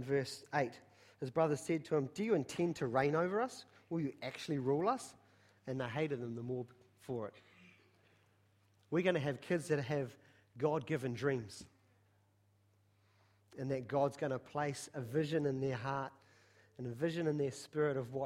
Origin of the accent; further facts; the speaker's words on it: New Zealand; as a Kiwi culture, we have that tall poppy syndrome